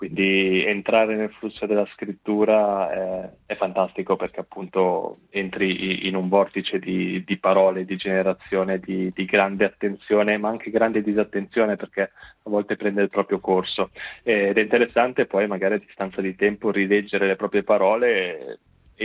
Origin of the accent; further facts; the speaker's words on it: Italian Switzerland, Switzerland; essendo nato e cresciuto nella Svizzera italiana, non riesco ancora a staccarmi da tutti gli elvetismi